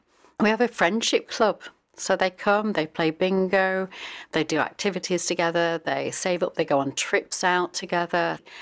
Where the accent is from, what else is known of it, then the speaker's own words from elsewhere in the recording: Rainworth, East Midlands, United Kingdom; also born or lived in Durham; Born in Durham. So born in Durham, but lived on the Geordie estate in Rainworth. So I'm a Geordie. Came down here because my dad came down from the mines.